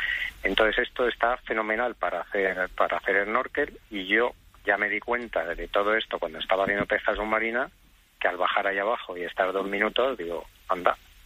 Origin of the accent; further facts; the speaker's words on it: Alicante, Valencian Community, Spain; somos cuatro hermanos y todos somos de Alicante, y donde tenemos un mar maravilloso